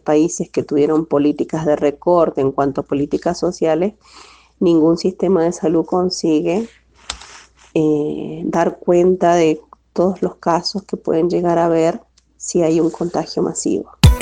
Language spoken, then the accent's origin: Spanish; Mendoza, Argentina; now in Brazil; nosotros somos asentados de la Reforma Agraria. Yo soy originaria de Mendoza y hace 10 años que vivo en el sur de Brasil, en un asentamiento. Así que vivimos en la zona rural, en la región metropolitana de Porto Alegre.